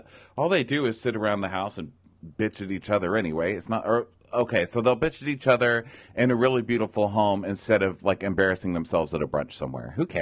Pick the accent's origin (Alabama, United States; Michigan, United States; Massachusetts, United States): Massachusetts, United States; When I was growing up in the Berkshires, there was a kitchen where we grew up where my mother would cook